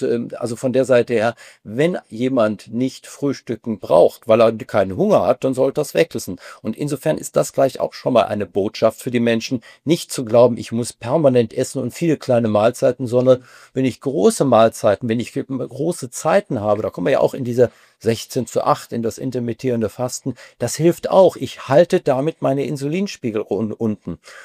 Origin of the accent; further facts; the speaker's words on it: Düsseldorf, North Rhine-Westphalia, Germany; Ist als Düsseldorfer etwas schwierig hier zu sagen, ohne dass man wirklich Personenschutz braucht.